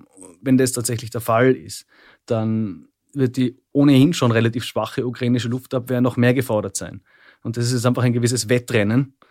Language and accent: German; Austria; hallo, wir sind aus Österreich, wir würden gerne eine Geschichte mit Ihnen machen.